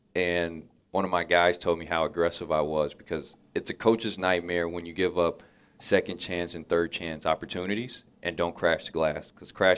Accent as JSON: {"language": "English", "region": "Indiana", "country": "United States", "said": "I should have stopped him and let him know I'm from Indiana also."}